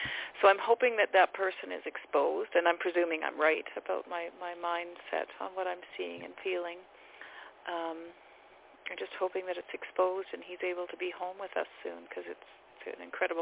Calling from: Abbotsford, British Columbia, Canada; I'm calling from Abbotsford in British Columbia.

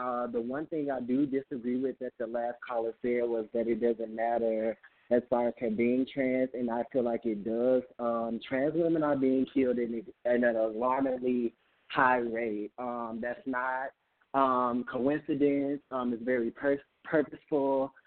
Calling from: New York, United States; I'm calling from New York.

